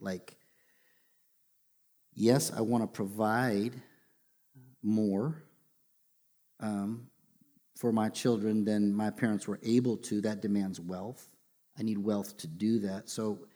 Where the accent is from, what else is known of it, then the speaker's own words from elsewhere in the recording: Michigan, United States; like growing up in Michigan, going to the Joe